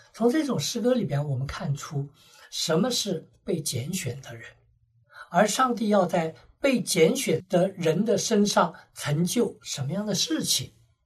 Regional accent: China; 我们中国人有些常话

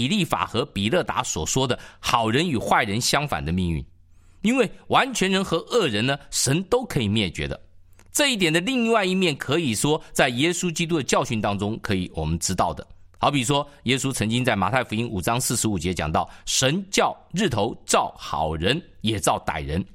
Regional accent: China; 我们中国人常常会用碱

